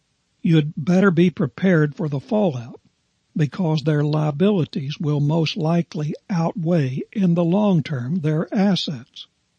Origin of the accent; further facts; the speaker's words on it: West Virginia, United States; I noticed that in my days of growing up in West Virginia.